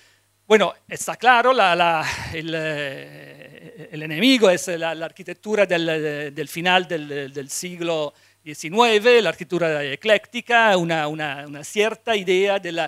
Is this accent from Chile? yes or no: no; Italy; Spanish is a second language; Bueno, siendo italiano es casi necesario partir desde